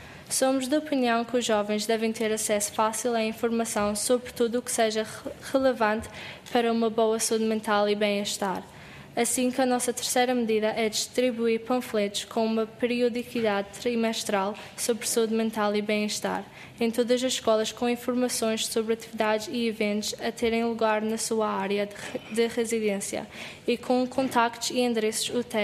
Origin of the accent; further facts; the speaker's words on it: Jersey; Portuguese is a second language; Somos de uma ilha chamada Jersey, que pertence ao Reino Unido. Como português não é a nossa primeira língua